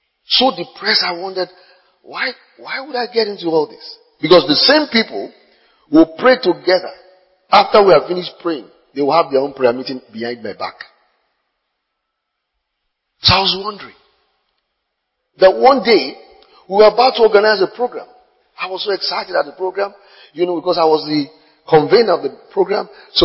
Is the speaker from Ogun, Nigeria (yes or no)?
yes; Ososa, Ogun, Nigeria; because in my hometown, about this time of the year, he will show at the film village in Ososa, he will show it free.